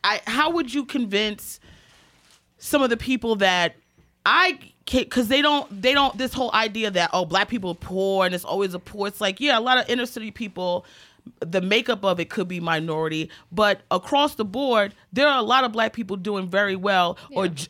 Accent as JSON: {"language": "English", "region": "Maryland", "country": "United States", "said": "and I'm from Maryland, so, you know, here, I think, in New York City, there's such an urban culture, right?"}